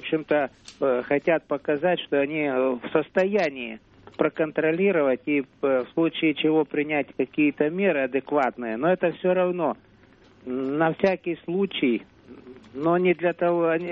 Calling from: Omsk, Omsk Oblast, Russia; Я звоню из Омска.

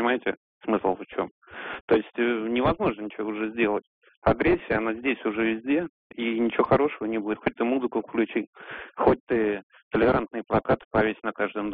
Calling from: Moscow, Russia

